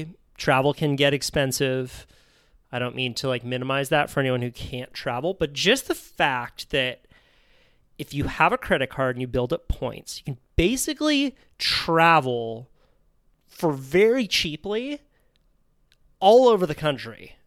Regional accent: Santa Cruz, California, United States; he lives in Santa Cruz, which is my hometown, and also surfs.

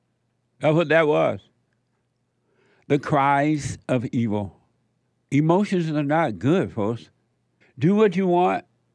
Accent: Alabama, United States; But I remember growing up in Alabama, and I knew several of my young cousins and things that smoked cigarettes.

